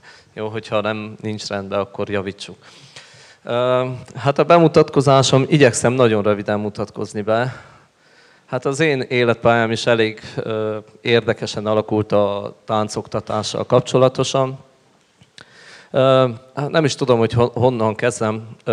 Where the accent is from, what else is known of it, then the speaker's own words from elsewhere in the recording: Harghita, Romania; Mondtam, amikor oda kerültünk Nagyváradra, mivel én is csíki vagyok